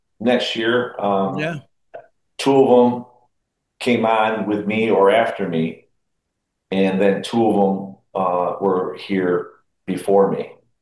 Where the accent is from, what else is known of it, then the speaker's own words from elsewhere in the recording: United States; at one time the chief of police of my hometown, of my city